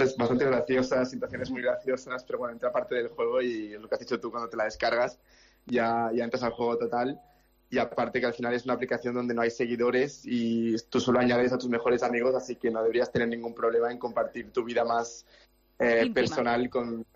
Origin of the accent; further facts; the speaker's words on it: Reus, Catalonia, Spain; Soy catalán, de Reus.